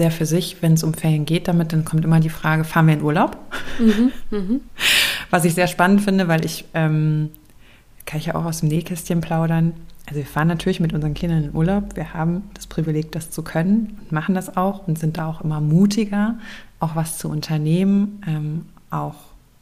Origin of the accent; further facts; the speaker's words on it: West Germany, Germany; ich bin im Westen groß geworden.